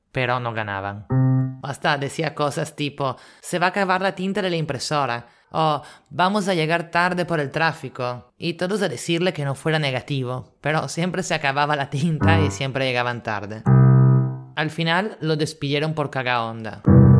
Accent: Italy; now in Lima, Peru; italiana en Lima

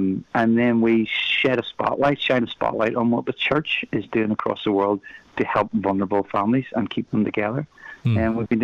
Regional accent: Belfast, Northern Ireland, United Kingdom; now in United States; So I grew up in Belfast, leading worship at my church, great church. It's actually the Revival in Belfast Church.

